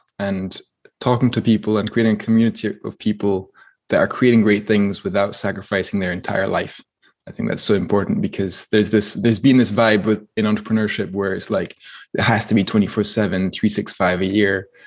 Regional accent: France; born or raised there; also born or lived in Inverness, United Kingdom / Stirling, United Kingdom

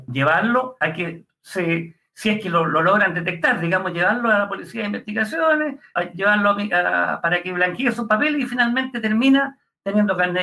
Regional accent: Chile; Yo sé que esto tiene un costo y hay que asumirlo como chileno, como patriota y convencido de que Chile es un gran país y debe seguir siéndolo.

